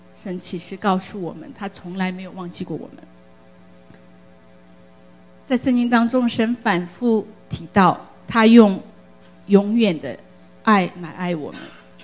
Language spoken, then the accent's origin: Chinese; Sichuan, China; 不仅是因为这些地震是发生在我的家乡，我是四川人啊